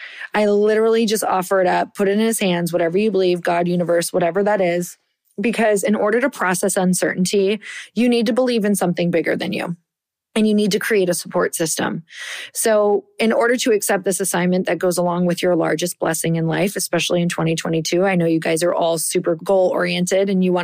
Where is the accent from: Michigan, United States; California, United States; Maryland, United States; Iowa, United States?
Michigan, United States; I am from Upper Michigan. I am like a badass because I survived those winters.